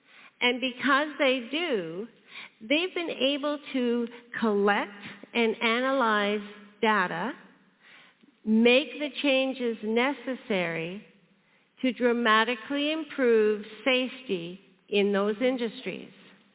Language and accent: English; Ontario, Canada; I grew up just outside of Toronto, and when I was 15